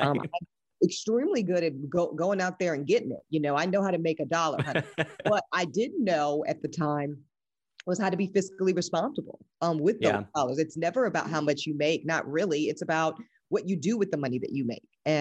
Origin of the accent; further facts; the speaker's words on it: the South, United States; I'm also from the South, different sensibilities.